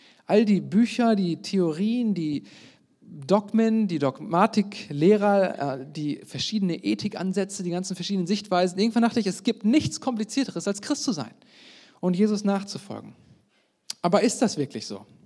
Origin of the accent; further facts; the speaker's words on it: North Rhine-Westphalia, Germany; Und ich komme jetzt aus dem Westdeutschland, also aus dem Mittelwesten der Republik. Ich komme aus dem Ruhrgebiet. Und als Ruhrgebietler hat man natürlich so seine Vorurteile gegenüber Norddeutschland.